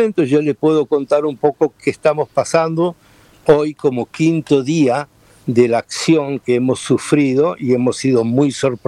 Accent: Argentina; born there; yo nací en Argentina.

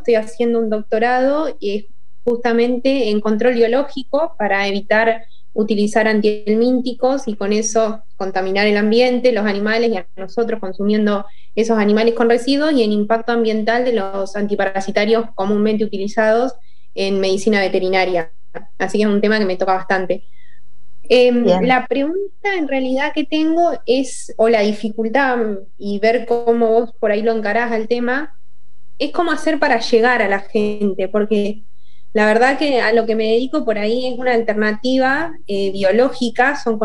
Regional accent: Ayacucho, Peru; soy de Ayacucho y soy veterinaria.

